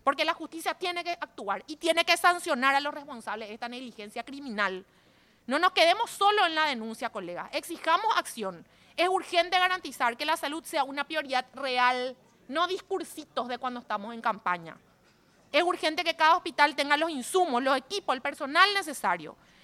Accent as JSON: {"language": "Spanish", "country": "Paraguay", "said": "pero sobre todo como paraguaya"}